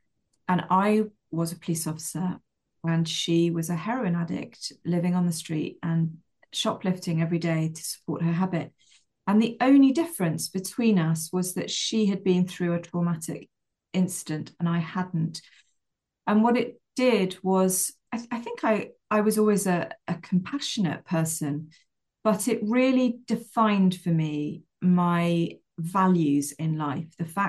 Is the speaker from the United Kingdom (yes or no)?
yes; England, United Kingdom; now in Wales, United Kingdom; I am an English person who lives in Wales and I live specifically in a very Welsh speaking area. My children are bilingual.